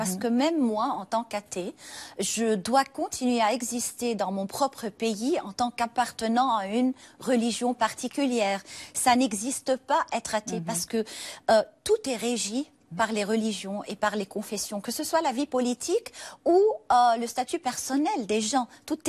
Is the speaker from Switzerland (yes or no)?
no; Lebanon; pour moi, en tant que Libanaise, la Tunisie est un exemple de courage et de lumière.